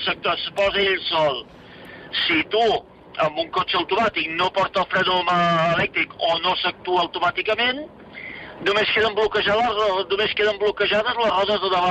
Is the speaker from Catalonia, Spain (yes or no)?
yes; Mataró, Catalonia, Spain; Sí, bueno, no, soc de Mataró